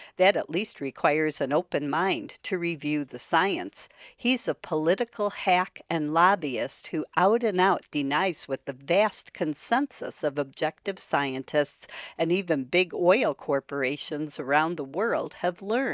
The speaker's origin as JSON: {"language": "English", "town": "Chicago", "region": "Illinois", "country": "United States", "tie": "born or raised there", "said": "and the glorious aftermath of my beloved Chicago Cubs winning it all, and left the morning after my hometown held a parade that drew an estimated 5 million people"}